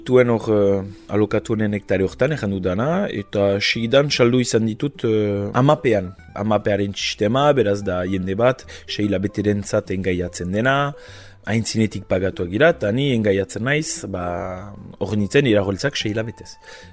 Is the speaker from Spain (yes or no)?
no; Bayonne, Nouvelle-Aquitaine, France; now in Briscous, France; berez Baionakoa naiz eta gaur egun Beskoitzen bizi.